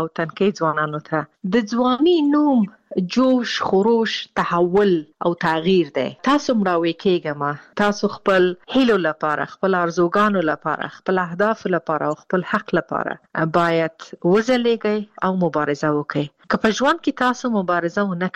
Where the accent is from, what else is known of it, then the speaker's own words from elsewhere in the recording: Afghanistan; او دا چې زه د افغانستان باندې یم زه ورځې شمیرم چې زه بیرته کله خپل ملک ته ځم او بیرته خپل ټاټوبې خپل خلکو سره